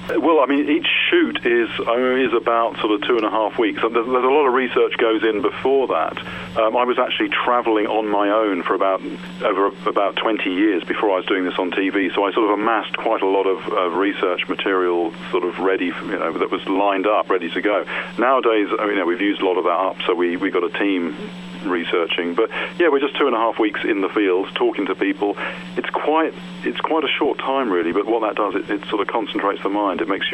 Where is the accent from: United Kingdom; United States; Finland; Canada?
United Kingdom; England; I'm from England. I live in southwest England.